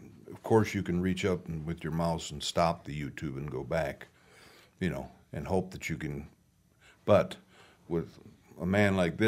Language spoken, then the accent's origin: English; Chicago, Illinois, United States; growing up in Chicago, when I got old enough to play in the taverns, I could go out and see guys actually doing it, playing these songs that I grew up listening to.